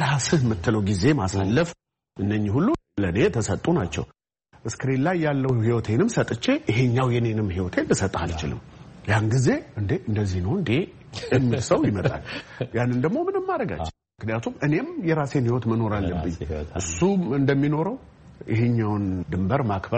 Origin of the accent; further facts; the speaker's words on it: Harar, Harari Region, Ethiopia; እንግዲህ እኔ ተወልጄ ያደግኩት ሀረር ነው።